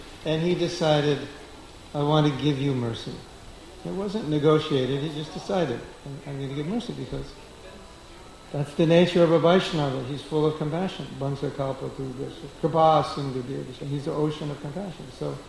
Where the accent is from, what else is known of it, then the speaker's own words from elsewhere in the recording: Los Angeles, California, United States; And I grew up in Los Angeles, so immediately I had this vision of Beverly Hills.